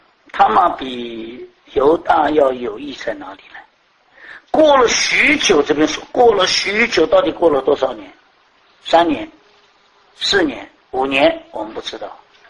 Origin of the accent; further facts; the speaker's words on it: China; 我们中国人很搞这套东西的，不是这样吗？